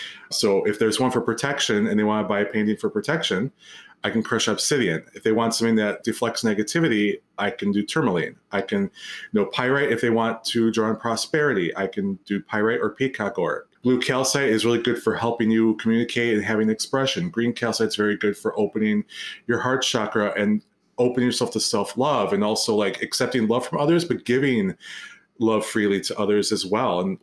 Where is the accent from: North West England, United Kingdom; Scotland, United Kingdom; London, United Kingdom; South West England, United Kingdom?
South West England, United Kingdom; Glastonbury; now in North America; I grew up in Glastonbury, England, and Glastonbury has a very huge pagan and also Christian history